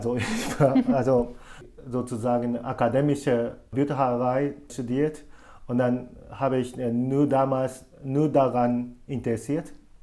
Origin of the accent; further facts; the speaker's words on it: Japan; German is a second language; aber wenn ich nach Japan zurückgehe und dann in meine Heimatstadt bleibe, das passiert gar nicht.